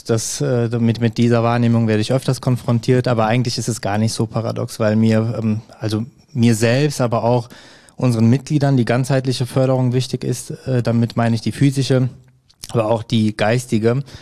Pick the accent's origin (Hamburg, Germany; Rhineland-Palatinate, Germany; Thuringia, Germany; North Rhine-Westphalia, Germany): North Rhine-Westphalia, Germany; Hückelhoven; also born or lived in Erkelenz; ich bin 31 Jahre alt, in Erkelenz geboren und Hückelhofener. Ich wohne auch noch in Hückelhofen.